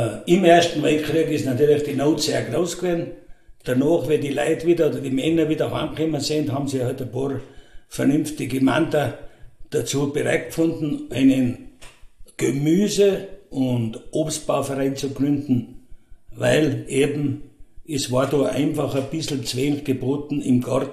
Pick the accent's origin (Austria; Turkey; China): Austria; St. Ulrich am Pillersee, Tyrol; geboren in St. Ulrich. … weil ich beim Drogerhäusl aufgewachsen bin. Und ich bin 71 Jahre